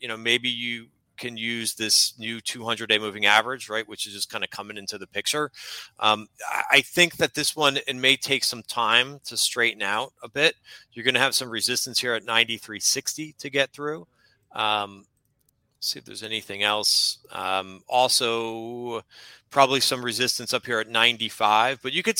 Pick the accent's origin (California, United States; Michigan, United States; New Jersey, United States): New Jersey, United States; New Jersey, and my office is in New York City.